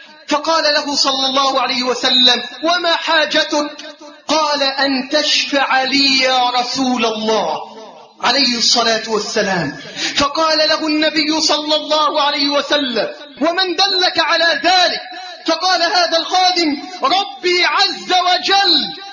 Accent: Egypt; اللهم احفظ بلدنا مصر من كل سوء وسائر

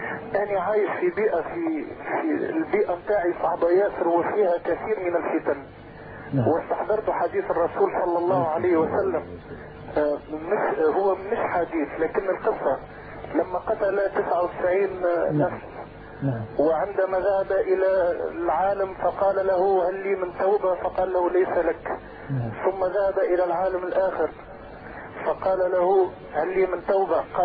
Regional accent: Tunisia; أنا شاب تونسي والحمد لله مسلم ومؤمن بالله.

